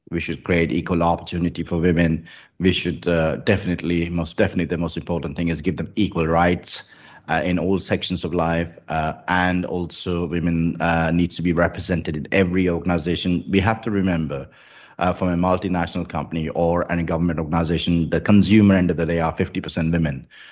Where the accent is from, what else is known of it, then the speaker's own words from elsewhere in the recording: Rajasthan, India; I grew up in Rajasthan, which is, as you may know, it's a desert state.